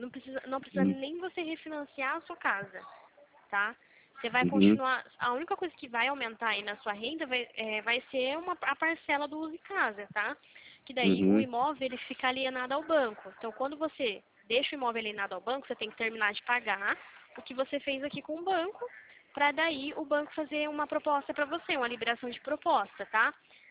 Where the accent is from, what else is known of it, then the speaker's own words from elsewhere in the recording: São Paulo, Brazil; eu trabalho aqui em São Paulo. Sou de São Paulo.